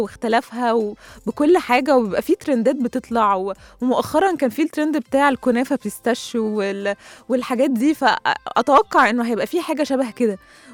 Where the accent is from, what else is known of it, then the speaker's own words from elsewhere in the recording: Egypt; فدي من ضمن الاجواء المميزه جدا في رمضان عندنا في مصر.